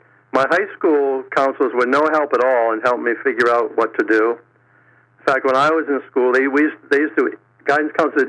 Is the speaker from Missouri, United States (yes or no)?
no; Maine, United States; I'm from Maine.